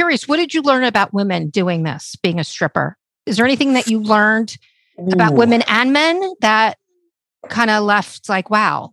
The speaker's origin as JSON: {"language": "English", "region": "New Jersey", "country": "United States", "said": "Just say, okay, look, so I'm from New Jersey."}